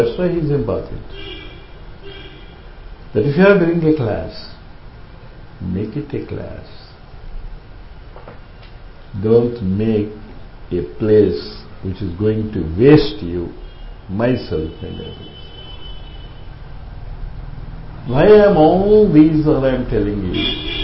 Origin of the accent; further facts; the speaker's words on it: India; We Indians, it is not our Indian dress. Of course, I am one of you.